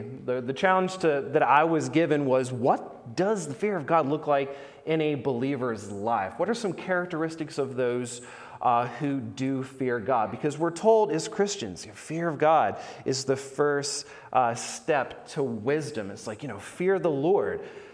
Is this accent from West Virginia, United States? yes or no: yes; West Virginia, United States; I grew up in Wyoming County, West Virginia. I went to school at Marshall, where I graduated in 2012.